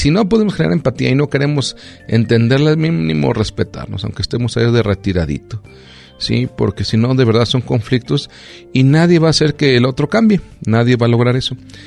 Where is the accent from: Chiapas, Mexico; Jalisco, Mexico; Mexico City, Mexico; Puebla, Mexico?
Jalisco, Mexico; La Barca; Yo recuerdo, estaba chico y había una vecina allá en La Barca, donde yo nací.